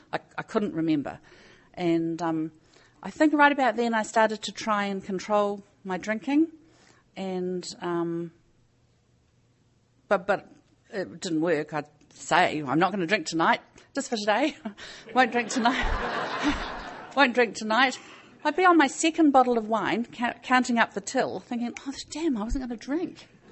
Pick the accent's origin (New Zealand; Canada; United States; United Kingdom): New Zealand; I'm an alcoholic and I'm from New Zealand.